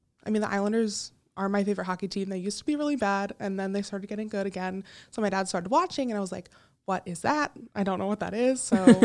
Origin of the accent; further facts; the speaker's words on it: New York, United States; I'm from New York and a lot of people think that New York is super, super Jewish